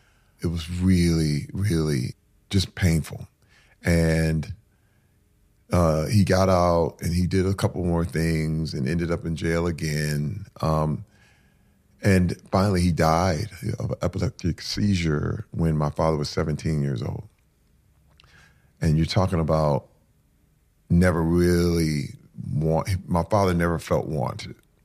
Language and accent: English; Flint, Michigan, United States; And that was most of my existence as a little boy growing up in Flint, Michigan.